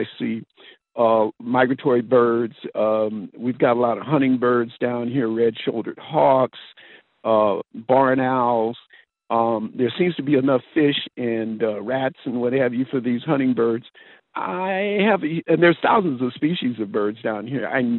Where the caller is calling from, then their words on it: Los Angeles, California, United States; in North San Diego County, Oceanside, California, a birder. I love birds. I'm originally from Los Angeles, been down here about 8 years.